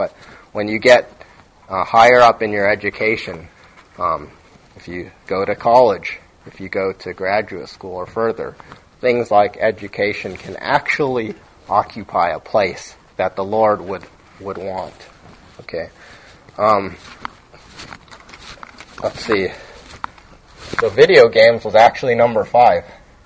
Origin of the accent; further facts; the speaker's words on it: Seattle, Washington, United States; I grew up in Seattle, so we went to the Kingdom a lot to watch a lot of Mariner games.